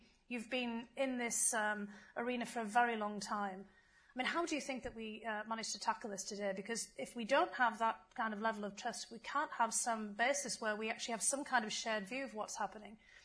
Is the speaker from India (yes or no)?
no; United Kingdom; certainly in the UK where I grew up and in Europe and the United States